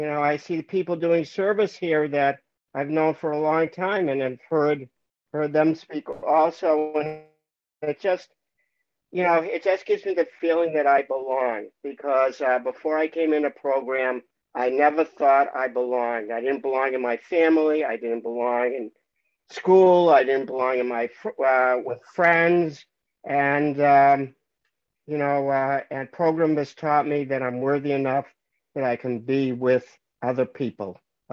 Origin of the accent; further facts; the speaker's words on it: Boston, Massachusetts, United States; I'm from Boston, I've been in program for 22 years.